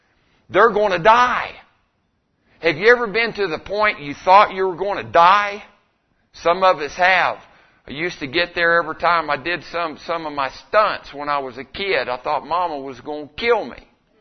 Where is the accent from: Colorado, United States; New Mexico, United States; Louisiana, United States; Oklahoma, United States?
New Mexico, United States; Artesia; I'm from Artesia, New Mexico, and we just kind of had a rough upbringing over there